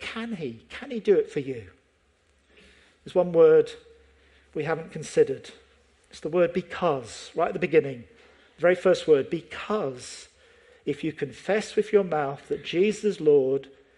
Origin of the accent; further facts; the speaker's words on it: Scotland, United Kingdom; I was brought up in Scotland.